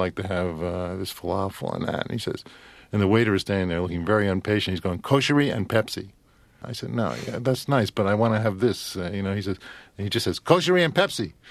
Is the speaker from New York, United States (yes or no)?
yes; Brooklyn, New York, United States; So since we're from New York and we're from Brooklyn and we're used to guys talking like this and all stuff like